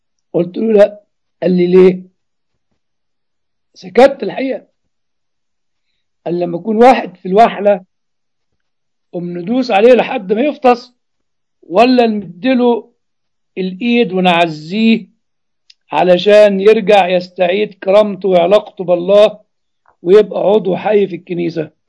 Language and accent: Arabic; Egypt; لأن العلاج اللي عندنا في مصر مش هينفعك.